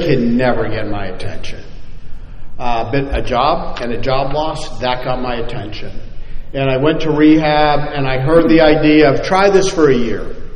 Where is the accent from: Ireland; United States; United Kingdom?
Ireland; I'm Irish. I come from a long line of drunks.